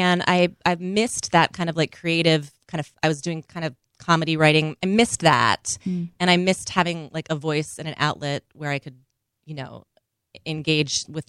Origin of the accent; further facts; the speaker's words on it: Minnesota, United States; because I grew up in Minnesota and we just